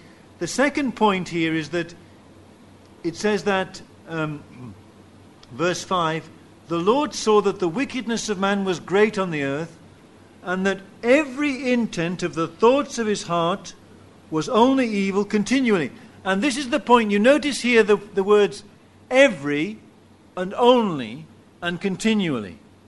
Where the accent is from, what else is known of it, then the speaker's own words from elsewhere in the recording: England, United Kingdom; Now, I'm an Englishman, I like to form a queue.